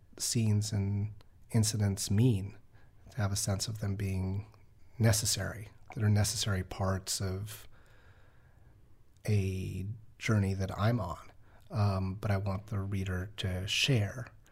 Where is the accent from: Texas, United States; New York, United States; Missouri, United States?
New York, United States; I ran up against the fact that I grew up in New York and I didn't know how to drive a car